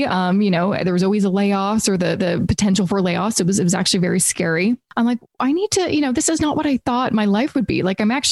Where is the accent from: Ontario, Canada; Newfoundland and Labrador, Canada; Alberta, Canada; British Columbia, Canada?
British Columbia, Canada; Vancouver; I'm originally from Vancouver.